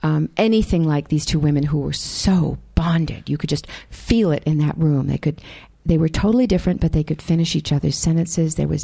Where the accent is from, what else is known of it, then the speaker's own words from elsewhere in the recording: New Hampshire, United States; I'm from New Hampshire. I come from a small town in New Hampshire. There's actually someone here tonight who comes from the one town over, which is really nice for me to see and know. I grew up in New Hampshire